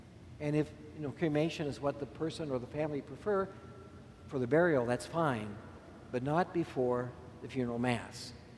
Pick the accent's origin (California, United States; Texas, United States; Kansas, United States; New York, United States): Kansas, United States; Concordia; And in my hometown of Concordia, Kansas, I grew up living over the mortuary.